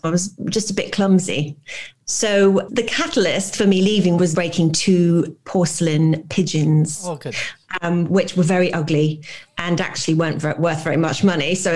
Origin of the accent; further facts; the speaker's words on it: United Kingdom; this is probably slightly more of a uniquely British thing, where we are very much a kind of nation of, we are big dog lovers, but being British